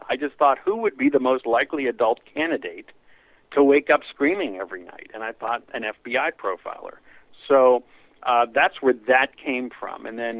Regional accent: Pittsburgh, Pennsylvania, United States; now in Los Angeles, United States; I was born and raised in Pittsburgh. I went to the University of Pittsburgh, and funnily enough, you know, I'm an Italian-American who grew up in Pittsburgh with a beard and glasses

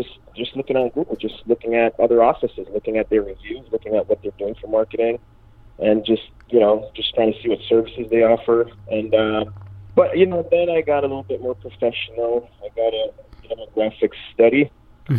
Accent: Jamaica; now in Maryland, United States; Jamaica, Caribbean.

